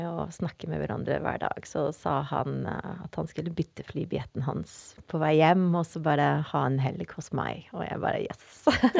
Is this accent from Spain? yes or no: yes; Madrid, Community of Madrid, Spain; also born or lived in London / Netherlands; Men vi flyttet fra Madrid, så hadde jeg barnehage i London, og så hadde jeg grunnskole i Nederland.